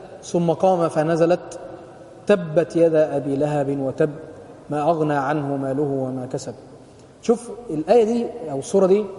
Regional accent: Upper Egypt, Egypt; تعرفين زي الطرع عندنا في الصعيد كده

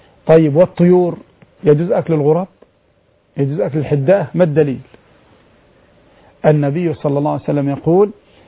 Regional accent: Upper Egypt, Egypt; يعني عندنا في الصعيد الآن مسألة الثأر

